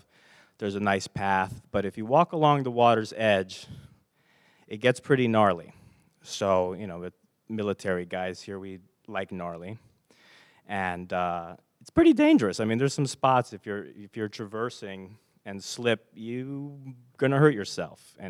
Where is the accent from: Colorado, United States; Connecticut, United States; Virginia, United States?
Virginia, United States; Arlington; And I'm from Arlington, Virginia, right outside of D.C., so I know all the monuments.